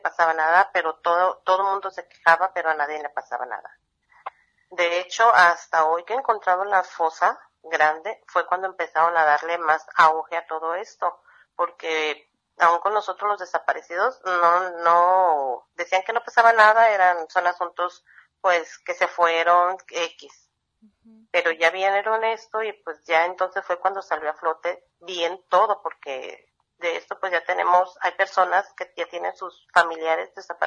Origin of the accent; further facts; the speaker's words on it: Guadalajara, Jalisco, Mexico; Yo soy de Guadalajara y mi familia vive en Guadalajara, yo vivo aquí con mis hijos aquí nacieron y con mi esposo, pero toda mi familia vive en Guadalajara.